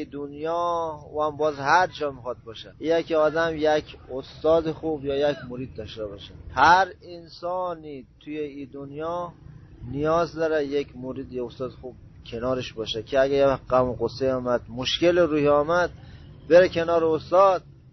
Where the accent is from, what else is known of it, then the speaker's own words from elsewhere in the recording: Iran; از ولسوالی دریسوف. تقریبا ما همینجا در ایران به دنیا آمدیم. دیگه زندگی ما با بچهای هموطن همینجور ادامه دادیم تا تقریبا 35 سال مون.